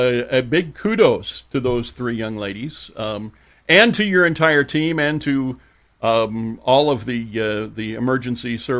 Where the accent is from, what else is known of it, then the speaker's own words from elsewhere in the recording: Spencer, Iowa, United States; We did go to my hometown of Spencer the 4th of July.